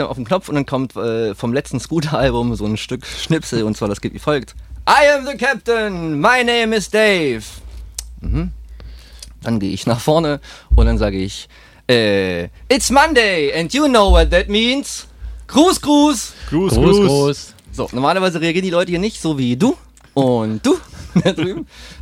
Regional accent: East Germany, Germany; Ich bin nämlich im Osten geboren und mit diesem Testbild im Prinzip noch groß geworden.

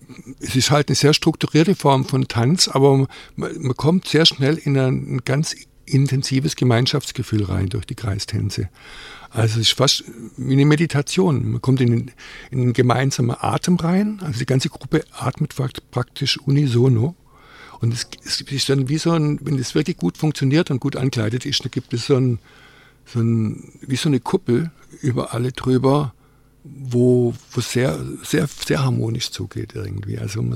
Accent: Baden-Württemberg, Germany; accent: Swabian; first language Swabian; Also ich fühle mich halt daheim im Schwäbischen irgendwie. Also ich merke schon, das geht mir leichter von die Lippe als das Hochdeutsche. Obwohl man, wenn ich Hochdeutsch singe, mir es eigentlich nicht anhört, dass ich Schwabe bin.

